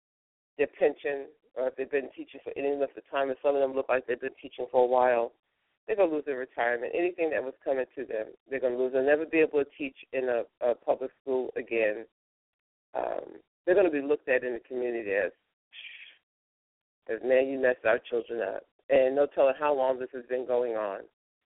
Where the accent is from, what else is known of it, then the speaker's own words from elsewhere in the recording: New York, United States; the Vietnam War, all that stuff was going on during the time when I was growing up in New York.